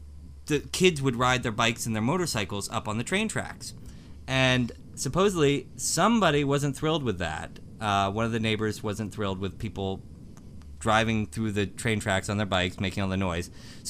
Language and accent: English; Newton, New Jersey, United States; I grew up in Newton, New Jersey, and I talk with Mark from Weird New Jersey all the time about it. Newton is like the weirdest town in all of New Jersey.